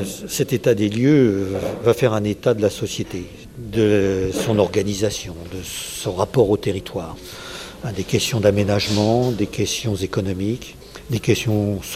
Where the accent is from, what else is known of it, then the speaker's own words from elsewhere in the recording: Brittany, France; Moi, d'abord, je suis breton, de différents coins en Bretagne, pays de Dole et puis pays de Lorient. J'ai été pendant longtemps prof à Vannes